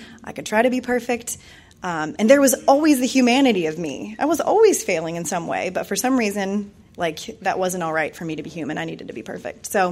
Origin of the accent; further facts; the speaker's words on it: Cincinnati, Ohio, United States; moved away; So anyway, I decided I needed to change, that if I left Ohio, which I'm from Cincinnati, woo-woo Ohio, the one Ohio person, if I left there, it would be okay.